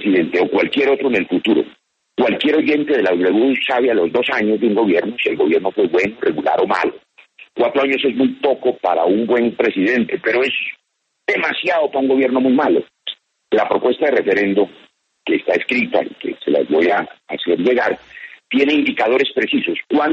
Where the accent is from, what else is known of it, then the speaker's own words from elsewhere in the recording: Colombia; me tiene consternado como muchos colombianos